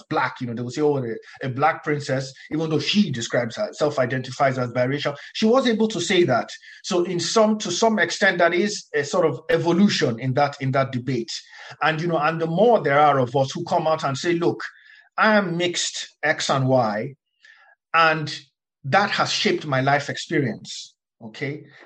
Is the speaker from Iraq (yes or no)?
no; Nigeria; when I was growing up in Nigeria, for instance, of course, there's very few mixed race people in Nigeria